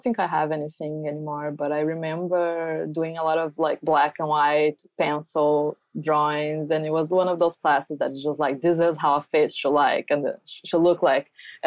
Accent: Porto Alegre, Rio Grande do Sul, Brazil; I'm from the south of Brazil. My hometown is Porto Alegre, the last state down there in Brazil.

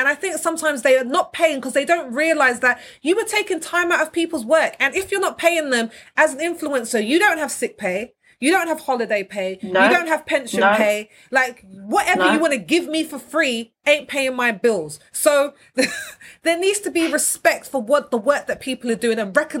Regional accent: United Kingdom; we don't talk about money as British people.

